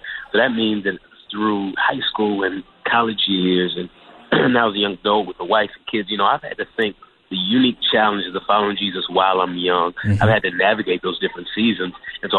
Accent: Dallas, Texas, United States; Well, I grew up in Dallas, Texas, where really everybody is a professing Christian.

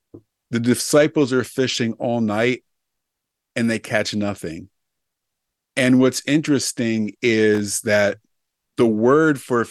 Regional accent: New York City, New York, United States; When I was young, I grew up outside of New York City and in New York City, and I used to feed homeless people.

